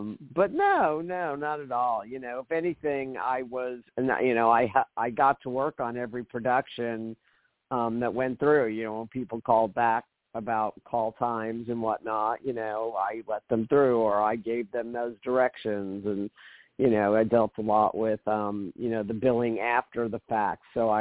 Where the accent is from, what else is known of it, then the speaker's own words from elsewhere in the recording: Brooklyn, New York, United States; I grew up in Brooklyn, much like what Full Sail started out as.